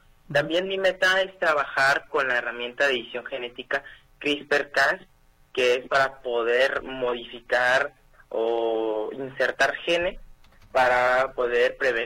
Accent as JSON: {"language": "Spanish", "country": "Mexico", "said": "nunca olvidaré mi país de origen, México."}